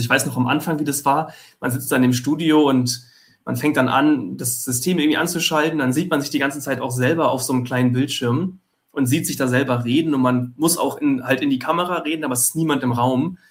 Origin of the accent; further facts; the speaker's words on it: Hamburg, Germany; und ich bin ja auch aus Hamburg